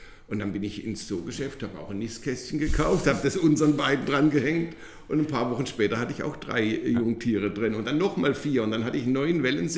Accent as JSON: {"language": "German", "region": "Baden-Württemberg", "country": "Germany", "said": "Ich komme ja aus dem Schwarzwald, das ist auch ein ganz schönes Mittelgebirge, für uns zumindest hier."}